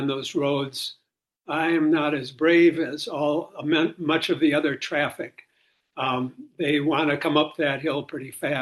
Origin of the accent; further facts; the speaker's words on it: Milwaukee, Wisconsin, United States; And I'm here from Milwaukee. I've been here maybe 3 weeks, 4 weeks, something like that.